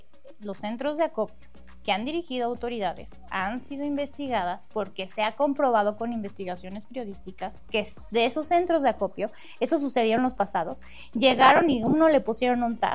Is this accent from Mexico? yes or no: yes; Mexico; porque así somos los mexicanos